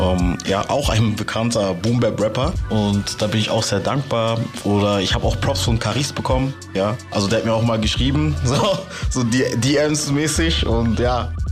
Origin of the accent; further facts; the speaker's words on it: Karlsruhe, Baden-Württemberg, Germany; Also ich bin in Karlsruhe groß geworden und wie man so weiß, liegt Karlsruhe im Dreiländereck. Ich war 5 Jahre in Frankreich auf der Schule und meine Wurzeln stammen aus dem Kamerun. Beide Eltern kommen aus Kamerun und zu Hause wurde halt auch Französisch gesprochen.